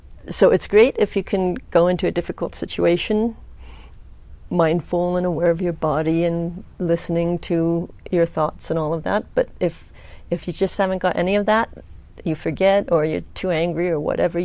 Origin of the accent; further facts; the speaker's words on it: Palo Alto, California, United States; I grew up in Palo Alto, and the area near where we live hasn't changed that much.